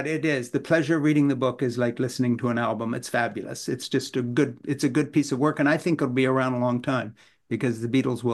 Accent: Switzerland; also born or lived in Britain; I was growing up in Switzerland and I'd been in boarding school in Britain.

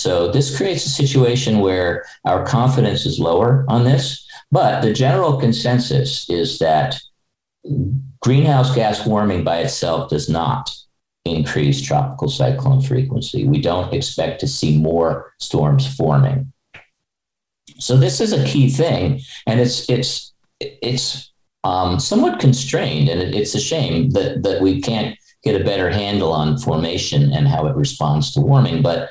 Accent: New York City, New York, United States; I can say that as a New Yorker, it was difficult to see across the Hudson River to New Jersey back in those days.

